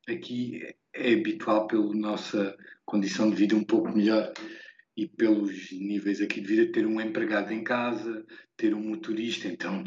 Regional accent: Beja, Portugal; now in Mozambique; Bom, eu sendo alentejano de uma cidade pequena como Beja, apesar de ser capital de distrito, somos poucos habitantes

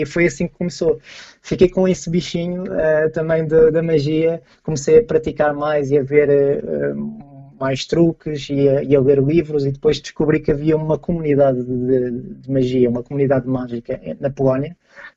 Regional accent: Portugal; moved away as an adult; now in Poland; eu saí de Portugal

